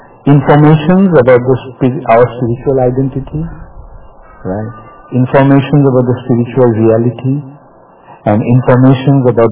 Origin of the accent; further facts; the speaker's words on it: India; I was born in India and I've been brought up in India.